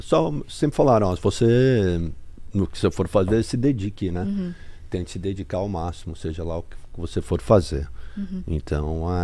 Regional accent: United States; Portuguese is a second language; antes eu passei minha infância nos Estados Unidos, né? De moleque. Por isso que eu até falo inglês

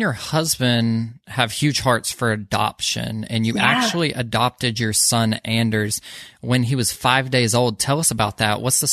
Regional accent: Georgia, United States; but we're both from Georgia, so we know everything got open a pretty good minute early.

